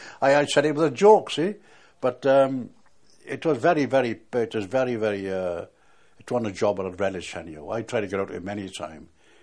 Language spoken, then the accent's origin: English; Wales, United Kingdom; I'm a Welshman. Okay. I am a Welshman.